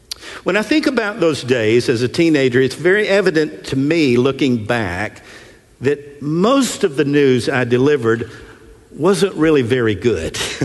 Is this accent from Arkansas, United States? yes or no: no; Nashville, Tennessee, United States; When I was a teenager growing up in Nashville, and out of curiosity, how many native Nashvillians are there in the house?